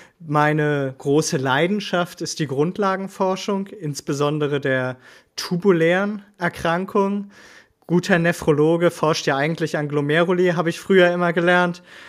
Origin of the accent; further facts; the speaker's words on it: Schleswig-Holstein, Germany; Also grundsätzlich bin ich Schleswig-Holsteiner.